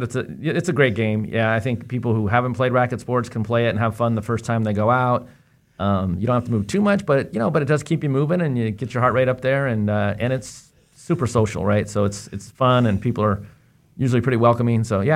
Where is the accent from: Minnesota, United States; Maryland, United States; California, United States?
California, United States; also born or lived in Washington, United States; That's a hard question, but I grew up in California, but I went to school in Washington and moved back to Washington after kind of a little bit of traveling around.